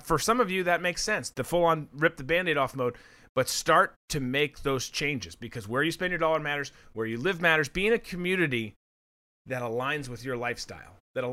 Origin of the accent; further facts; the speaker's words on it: Minnesota, United States; But a huge portion of Minnesota, again, my home state, is trying to bail out